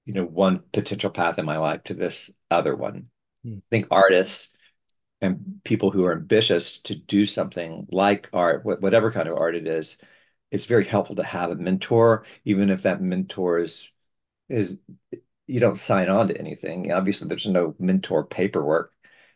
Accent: Alabama, United States; moved away as an adult; So I was born in Alabama. I lived there for 18 years before going to school in Emory University, Atlanta, and then transferring up to UNC.

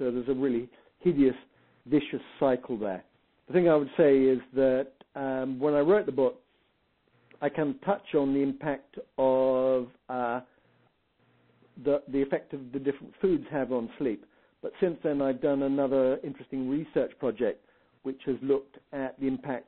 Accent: India; born there; because I was born in India.

